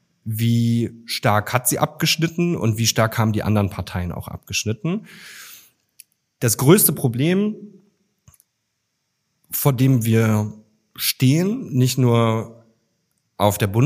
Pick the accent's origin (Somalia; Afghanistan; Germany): Germany; Mecklenburg-Vorpommern; Ich bin in Mecklenburg-Vorpommern geboren und aufgewachsen.